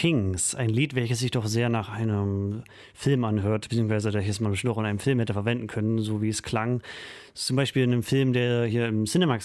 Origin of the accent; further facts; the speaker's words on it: Halle, Saxony-Anhalt, Germany; was wir jetzt als Hallenser jetzt nicht so als Problem ansehen, weil wir in der Stadt wohnen.